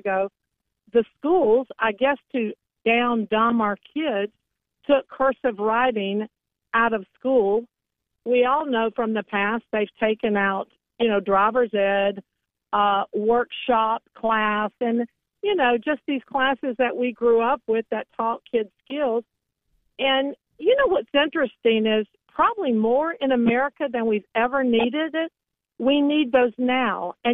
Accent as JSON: {"language": "English", "town": "Atlanta", "region": "Georgia", "country": "United States", "said": "I'm from the Atlanta area, so I knew of Ted Turner"}